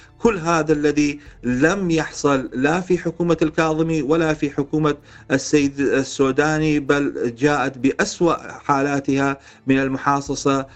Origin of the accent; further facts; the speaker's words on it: Iraq; فبما أنه نحن كعراقيين والشعب العراقي قد جرب هذه المسار منذ 19 سنة